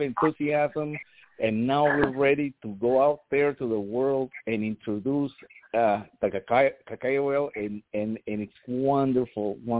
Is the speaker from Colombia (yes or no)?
yes; Colombia; We're all originally from Colombia